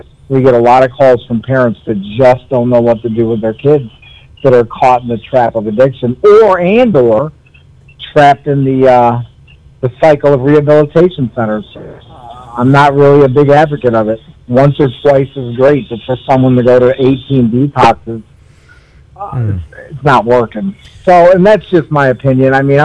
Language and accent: English; Detroit, Michigan, United States; I'm a rock and roller by trait growing up in Detroit